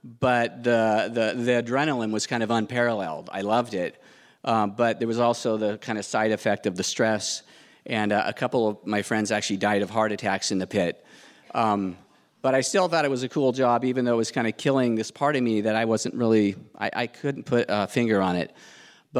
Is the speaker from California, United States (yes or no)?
yes; Ventura, California, United States; We grew up in Ventura, California, and surfing.